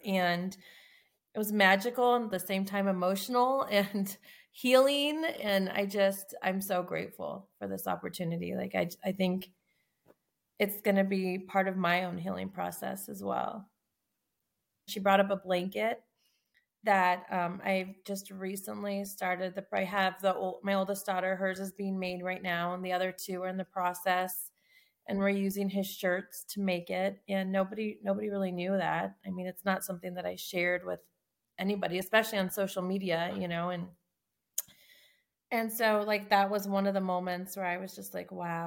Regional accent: Tucson, Arizona, United States; I'm from Tucson, Arizona.

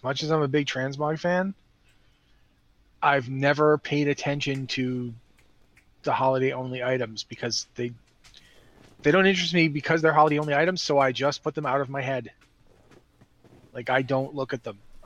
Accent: New England, United States; I'm from New England. My grandmother was actually from Texas, so it's probably that.

